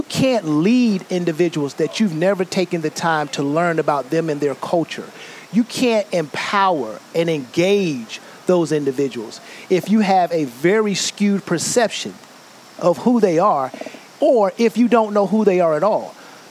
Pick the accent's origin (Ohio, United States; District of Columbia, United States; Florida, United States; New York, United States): District of Columbia, United States; Washington; No, I wish, but close, because I was born and raised in Washington, D.C., the southeast side of Washington, D.C.